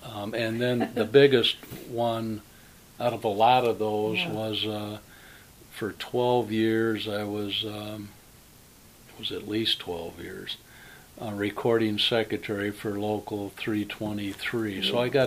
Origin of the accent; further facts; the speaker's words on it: Kalamazoo, Michigan, United States; born there; I was born in Kalamazoo, Michigan in 1947 at Borges Hospital.